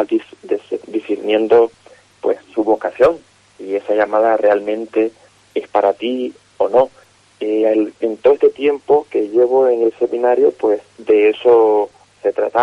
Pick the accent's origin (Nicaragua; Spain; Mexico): Nicaragua; sí, de Nicaragua.